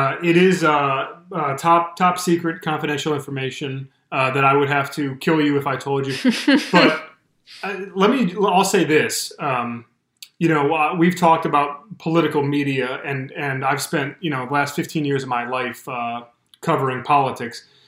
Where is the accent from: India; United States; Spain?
United States; Detroit, Michigan; because I grew up every day in Metro Detroit and came downstairs to my breakfast table and there was a copy of the Detroit News and a copy of the Detroit Free Press.